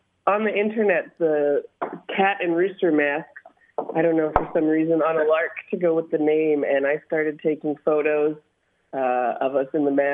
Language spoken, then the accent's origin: English; Fort St. John, British Columbia, Canada; Yeah, I grew up on the BC side of the Peace region. Like, I grew up in and around Fort St. John.